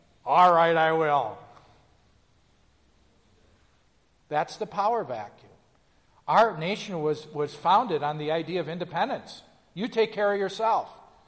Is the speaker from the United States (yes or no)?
yes; Dallas, Texas, United States; When I was growing up in West Dallas, they had excommunications every year.